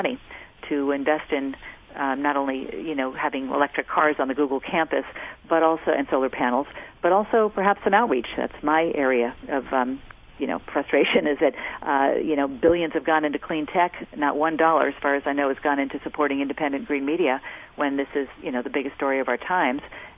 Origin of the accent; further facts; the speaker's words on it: California, United States; where I grew up in Silicon Valley.